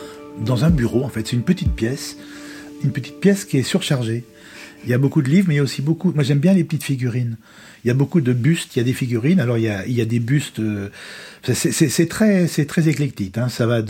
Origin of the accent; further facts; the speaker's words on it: Lyon, Auvergne-Rhône-Alpes, France; parce que je suis très lyonnais, je suis de Lyon